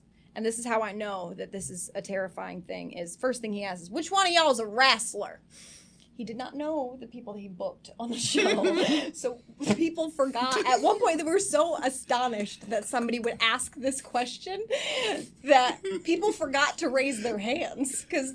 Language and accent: English; Elkhart, Indiana, United States; Elkhart, Indiana. I'm from Elkhart. Indiana.